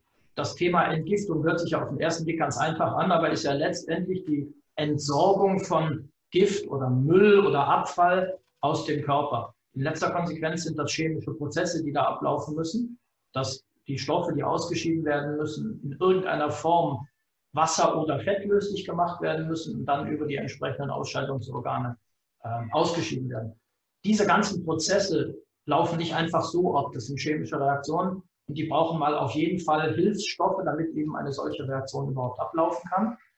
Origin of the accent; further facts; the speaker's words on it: Germany; now in Switzerland; wie man hört, komme ich aus Deutschland, lebe und arbeite aber jetzt seit über 20 Jahren in der Schweiz.